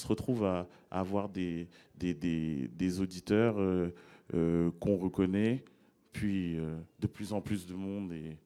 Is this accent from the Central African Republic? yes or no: no; Boulogne-Billancourt, Île-de-France, France; moi, je suis originaire de Boulogne-Billancourt, qui est une des capitales du rap.